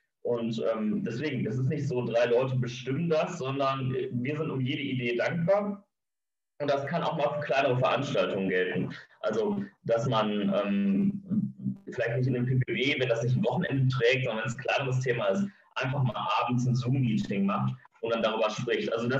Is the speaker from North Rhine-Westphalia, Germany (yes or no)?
yes; North Rhine-Westphalia, Germany; Ich komme, wie gesagt, aus NRW. NRW hat eine maximal große Lobby.